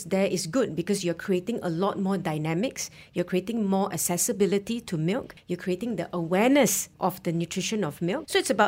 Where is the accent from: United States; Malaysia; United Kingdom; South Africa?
Malaysia; I'm a Malaysian myself.